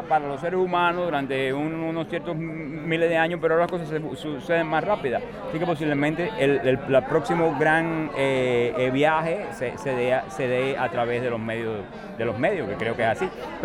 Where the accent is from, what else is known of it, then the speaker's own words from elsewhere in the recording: Cuba; moved away; yo hace 33 años que salí de Cuba